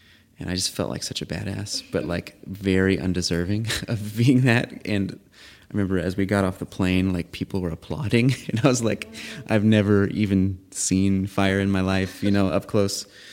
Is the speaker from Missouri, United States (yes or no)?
yes; Missouri, United States; and I'm from Missouri.